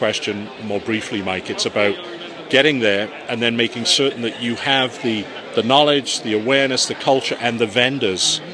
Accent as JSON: {"language": "English", "region": "Wales", "country": "United Kingdom", "said": "voice technology doesn't understand the Scottish very well, but being Welsh, I'm okay."}